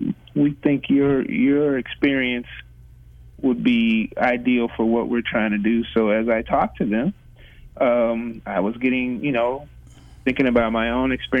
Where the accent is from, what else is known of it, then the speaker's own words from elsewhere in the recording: St. Louis, Missouri, United States; now in Kansas City, United States; Well, I'm originally from the St. Louis area, but I've spent close to 30 years in Kansas City